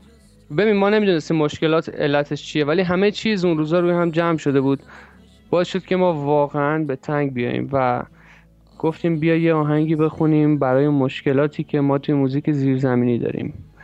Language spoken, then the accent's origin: Persian; Mashhad, Razavi Khorasan, Iran; من الان از تهران با شما صحبت میکنم. من اصولا یه پام مشهد یه پام تهرانه کلا، برای اینکه بچه مشهدم، ولی خب تهرانم به خاطر کارم رفت آمد دارم فعلا تا بیام کلا تهران مستقر شم.